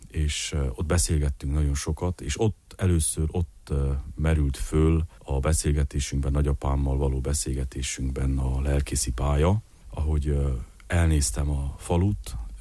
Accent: Homoródalmás, Harghita, Romania; Homoró Dalmás, ahonnan származom, van egy Hegyes Alja nevű dűlő, ahol nagyapámmal nagyon sokat, gyermekkoromban nagyon sokat jártam szénát csinálni a mezőn

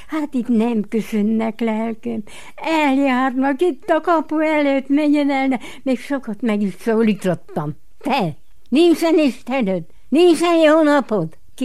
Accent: Ócfalva, Harghita, Romania; Én itt születtem. Édesapám, édesanyám, mind itt vannak, minden rokon.

